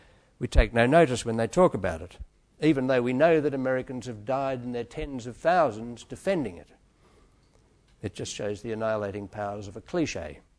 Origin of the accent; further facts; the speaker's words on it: Melbourne, Victoria, Australia; moved away; And the fact that I'd said I came from Melbourne in Australia, it was just... It didn't matter.